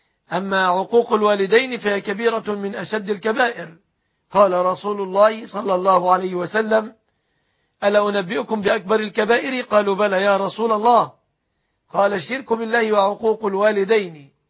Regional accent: Egypt; أن يحفظ بلادنا مصر آمنة مطمئنة

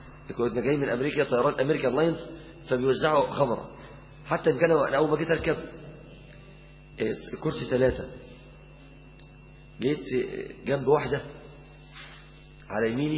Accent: Mansoura, Dakahlia, Egypt; أنا من المنصورة، أنا من الدقهلية، بس أنا بقول لكم أنا لفيت مصر زنجة زنجة.

